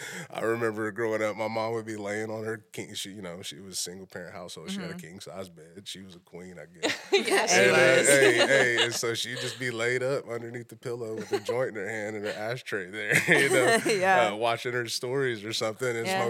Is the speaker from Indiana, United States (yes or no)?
no; Shawnee, Oklahoma, United States; So I'm from Shawnee.